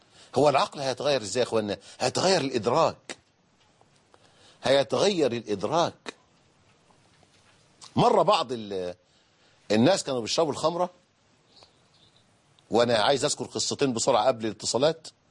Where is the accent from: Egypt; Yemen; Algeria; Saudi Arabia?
Egypt; عندنا في مصر